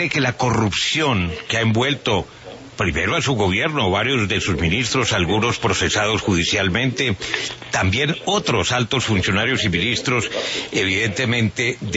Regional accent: Colombia; como colombiano, como periodista

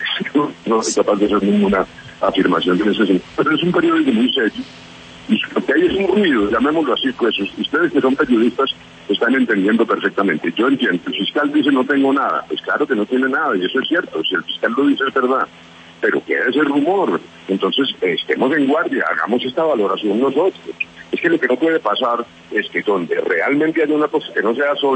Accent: Colombia; somos los colombianos.

